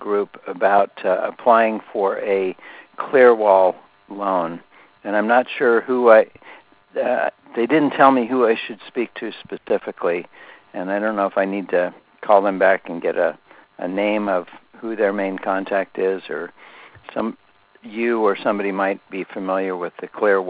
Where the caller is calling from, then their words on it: California, United States; I'm calling from California.